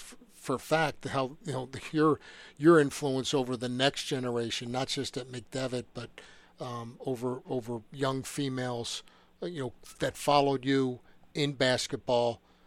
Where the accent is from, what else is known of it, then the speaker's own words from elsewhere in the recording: Philadelphia, Pennsylvania, United States; And, you know, I know as a Philadelphian, I take a ton of pride in that.